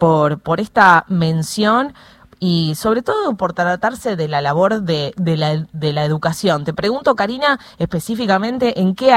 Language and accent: Spanish; Argentina; tenemos el orgullo de decir que además somos argentinos